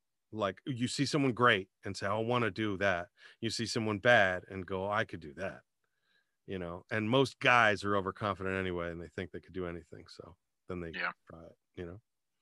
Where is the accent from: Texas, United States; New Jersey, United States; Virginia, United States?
Virginia, United States; now in California, United States; When I moved to California from the East Coast, I grew up in Virginia.